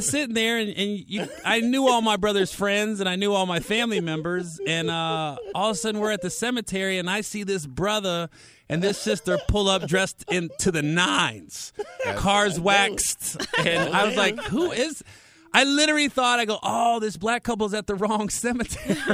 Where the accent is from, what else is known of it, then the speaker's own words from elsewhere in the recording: Oxford, Ohio, United States; Oxford, Ohio. It's about 30 minutes outside of Cincinnati. It's a nice, you know, it's a nice little small town.